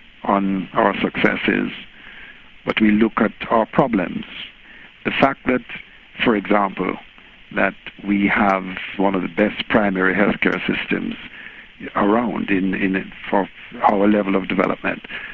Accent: Jamaica; They complain, they struggle, they represent, they fight. That's the nature of being Jamaican.

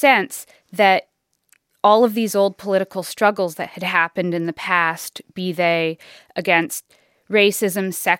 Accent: United States; Americans, and I write as an American, saw themselves as not being political subjects any longer.

